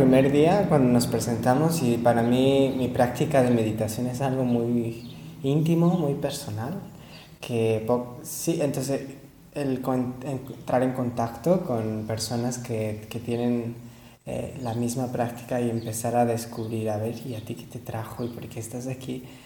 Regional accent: Mexico; now in Valencia, Spain; soy de México, pero estoy viviendo aquí en Valencia por el momento.

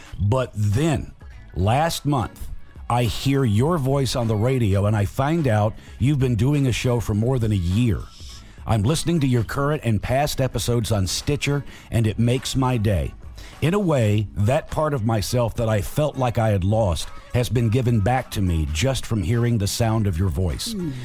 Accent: Catalina Island, California, United States; I grew up on Catalina Island, and my English teacher used to have Mark and Brian on every morning.

